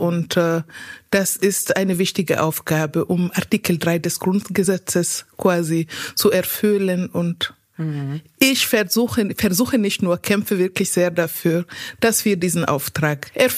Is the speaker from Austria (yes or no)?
no; Conakry, Guinea; German is a second language; moved away as an adult; Ja, Guinea. Also ich bin in Conakry geboren, aufgewachsen, die ersten 20 Jahre meines Lebens dort verbracht.